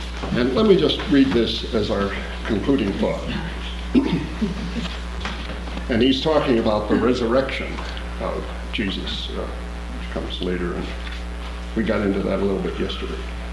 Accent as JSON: {"language": "English", "town": "Rapid City", "region": "South Dakota", "country": "United States", "tie": "born or raised there", "said": "I grew up in Rapid City, South Dakota, a great big military base out there."}